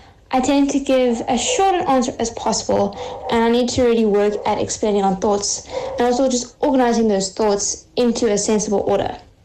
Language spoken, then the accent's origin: English; Port Elizabeth, Eastern Cape, South Africa; born there; I'm 17. I was born in Port Elizabeth, but we lived in Grahamstown in 2003.